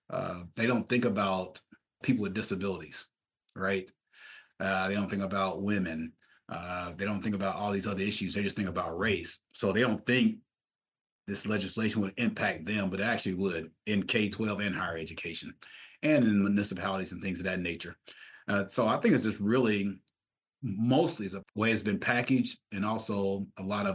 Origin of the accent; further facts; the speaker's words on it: Kentucky, United States; But yeah, I'm from Southeast Kentucky.